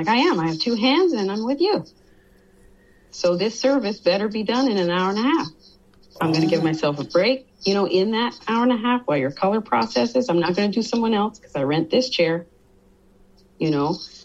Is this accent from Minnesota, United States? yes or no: no; Detroit, Michigan, United States; I'm from Detroit. My family has a legacy there.